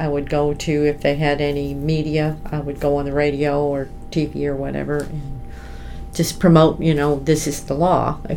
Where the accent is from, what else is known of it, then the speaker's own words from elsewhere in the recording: Illinois, United States; I'm from Illinois. He's a Cajun from Louisiana.